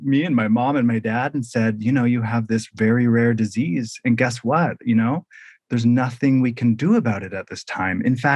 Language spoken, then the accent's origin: English; Vancouver, British Columbia, Canada; now in Seattle, United States; I live in Seattle, Washington. However, I am originally from Canada. I was born in Vancouver, BC.